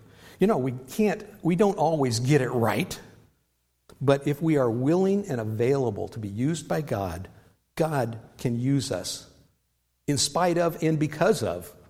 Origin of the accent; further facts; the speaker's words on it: Whittier, California, United States; I grew up here in Whittier, and my mom died when I was 10